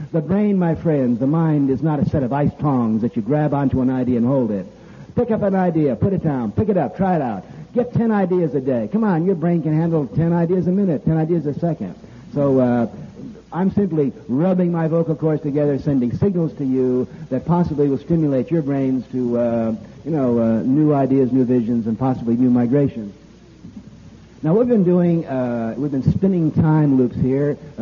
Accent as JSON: {"language": "English", "region": "New England", "country": "United States", "said": "Now, I'm from New England. I love New England, but New England is a museum."}